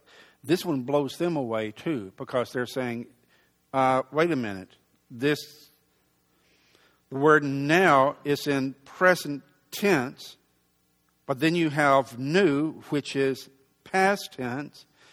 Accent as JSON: {"language": "English", "town": "Dallas", "region": "Texas", "country": "United States", "tie": "born or raised there", "said": "I'm a city guy, all right? I grew up in the Dallas area. I came from the city."}